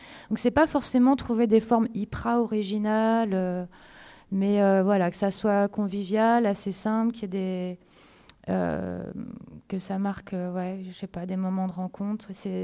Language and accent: French; France; now in Brussels, Belgium; quand j'ai quitté Bruxelles, j'ai quitté la France et que je suis arrivée à Bruxelles et que j'ai commencé à travailler pour la CSR